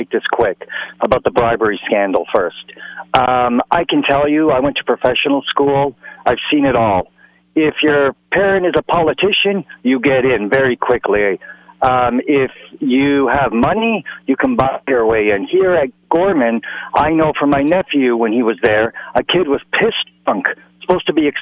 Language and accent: English; Canada; moved away; I'm Canadian, so I've seen both sides. Yeah, hey. And I immigrated here